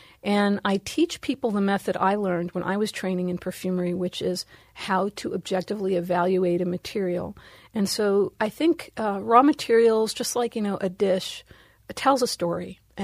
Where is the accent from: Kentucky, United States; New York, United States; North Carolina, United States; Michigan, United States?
New York, United States; Bronx; I grew up in the Bronx in twin apartment buildings and with people from a variety of cultures and backgrounds.